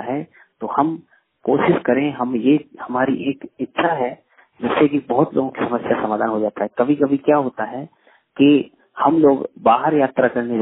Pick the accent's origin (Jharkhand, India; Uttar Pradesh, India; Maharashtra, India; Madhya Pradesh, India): Uttar Pradesh, India; हम यहाँ रहते यूपी से हैं